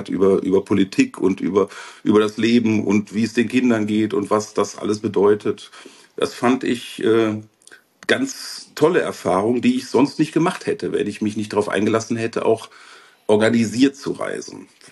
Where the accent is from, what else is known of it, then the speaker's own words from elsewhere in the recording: Germany; für mich als Deutscher scheinbar ungeordnete, was aber doch funktioniert